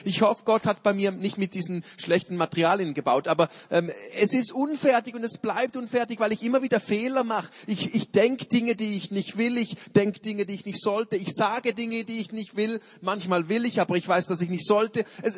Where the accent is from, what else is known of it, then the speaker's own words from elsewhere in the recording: Switzerland; Wir machen mal schnell als Schweizer so ein Gotthardtunnel.